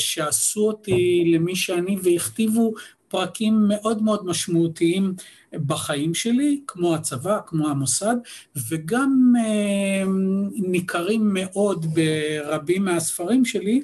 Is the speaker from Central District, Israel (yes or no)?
yes; Givat Shmuel, Central District, Israel; אני מדבר על גבעת שמואל, שבתקופה שאני נולדתי שם ב-1952, בשנות ה-50 הראשונות, גבעת שמואל הייתה שכונה בפני עצמה, ואנחנו גרנו בשכונה שנקראה קריית ישראל